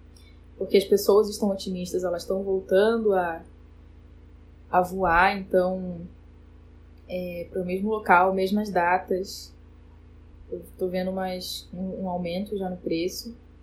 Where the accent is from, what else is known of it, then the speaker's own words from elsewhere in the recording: Brazil; porque eu sou brasileira e estou aqui